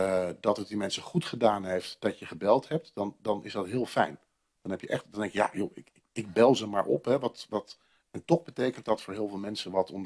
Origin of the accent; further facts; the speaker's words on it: Zwolle, Overijssel, Netherlands; Ik ben geboren en opgegroeid in Zwolle.